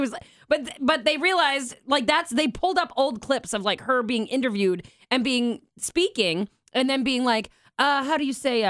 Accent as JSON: {"language": "English", "town": "Boston", "region": "Massachusetts", "country": "United States", "accent": "Boston", "said": "my Boston accent sometimes comes out."}